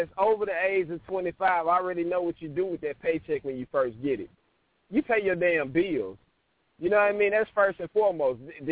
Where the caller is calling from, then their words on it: Mississippi, United States; What's going on, man? … from Mississippi.